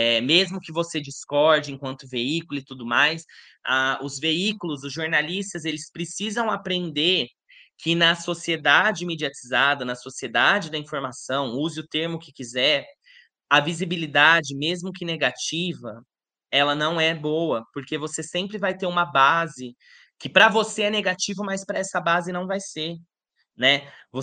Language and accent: Portuguese; Brazil; mas principalmente enquanto brasileiros, pensar nessas questões de imigração para Portugal